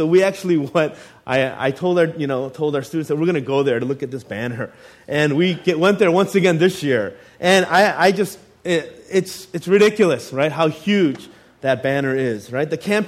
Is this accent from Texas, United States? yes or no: no; Chicago, Illinois, United States; I'm from Chicago, so I feel so happy for the city of Cleveland this year.